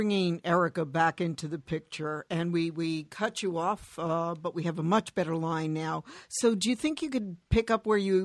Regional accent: Brooklyn, New York, United States; Well, I'm from Brooklyn.

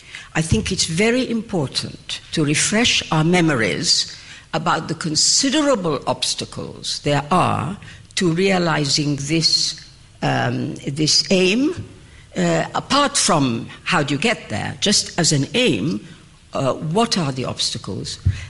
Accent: England, United Kingdom; I was brought up in Europe, as you know, or as you heard, and I was brought up in England

